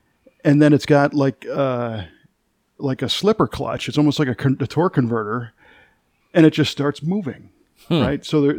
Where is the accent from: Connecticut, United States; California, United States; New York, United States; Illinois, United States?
Illinois, United States; Park Ridge; happened to drive through my hometown of Park Ridge, Illinois.